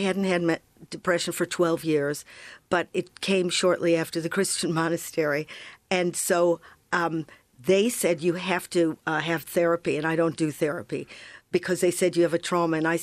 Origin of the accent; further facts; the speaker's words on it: Evanston, Illinois, United States; I was locked in my house where I grew up in Evanston.